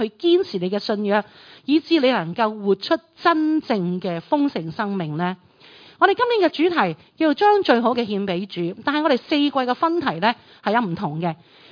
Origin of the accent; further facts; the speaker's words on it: Hong Kong; 其實我哋香港人就好明嘅